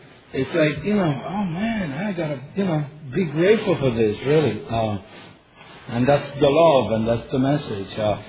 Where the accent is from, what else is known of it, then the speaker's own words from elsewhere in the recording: Puerto Rico; I'm an addict from Puerto Rico.